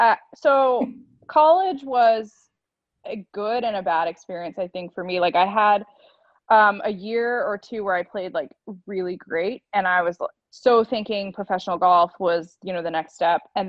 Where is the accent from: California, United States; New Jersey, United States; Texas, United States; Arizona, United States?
New Jersey, United States; I grew up in New Jersey and not super close to Atlantic City